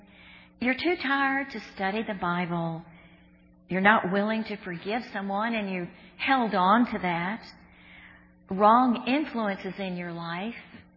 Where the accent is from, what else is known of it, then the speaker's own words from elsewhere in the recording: Houston, Texas, United States; They flew me to my hometown of Houston, Texas